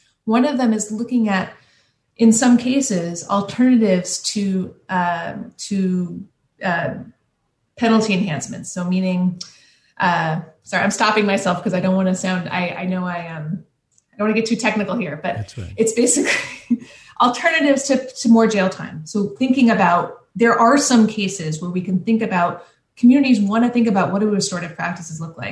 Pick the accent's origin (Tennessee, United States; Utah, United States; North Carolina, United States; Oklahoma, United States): Oklahoma, United States; Tulsa; born there; I should say, for full disclosure, I was born in Tulsa, Oklahoma as well.